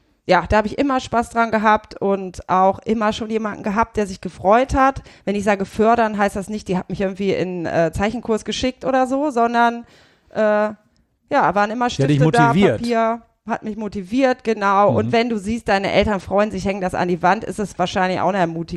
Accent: Burgdorf, Lower Saxony, Germany; also born or lived in Leipzig; Ich habe auch mal in Leipzig gewohnt, aber ich bin aus Hannover, aus der Nähe, aus Burgdorf.

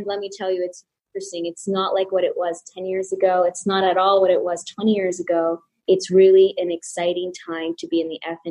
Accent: Canada; I'm originally from Canada.

